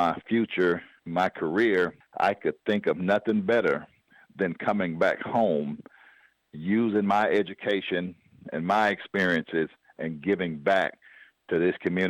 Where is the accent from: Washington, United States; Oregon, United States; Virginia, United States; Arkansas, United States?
Arkansas, United States; North Little Rock; Well, I'm from North Little Rock, grew up in North Little Rock, and very humble beginnings in public housing facility of Shorter Garden.